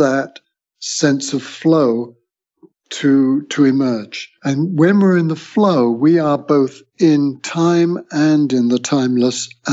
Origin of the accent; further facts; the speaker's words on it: Bath, South West England, United Kingdom; moved away as an adult; now in San Francisco, United States; in my hometown of Bath in England